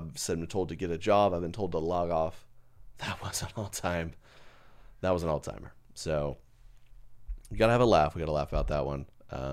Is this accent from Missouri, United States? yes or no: no; Arkansas, United States; Like, listen, I'm from South Arkansas, so I know.